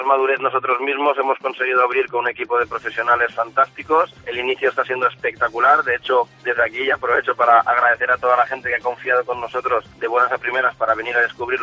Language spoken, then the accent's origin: Spanish; Artana, Valencian Community, Spain; Soy de Artana, creo que es importante no olvidarse nunca, ¿no?, de las raíces